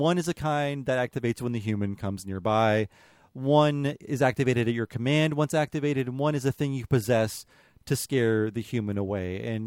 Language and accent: English; United States; I don't know if it was available to me as an American.